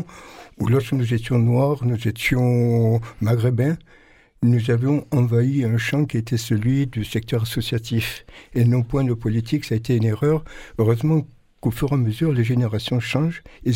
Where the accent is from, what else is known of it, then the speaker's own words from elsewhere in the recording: Marseille, Provence-Alpes-Côte d'Azur, France; comme heureusement j'étais de Bisserine, donc je connaissais un peu le public et non seulement les quartiers, puisque venant de là